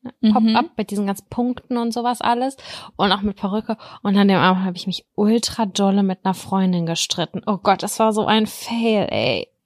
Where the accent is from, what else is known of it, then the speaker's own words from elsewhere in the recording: Lübbecke, North Rhine-Westphalia, Germany; Genau, deswegen wird's bei uns in Lübbecke 3212 Lübbecke auch gern Martini-Sing genannt, weil Erwachsene kriegen dabei Schnaps.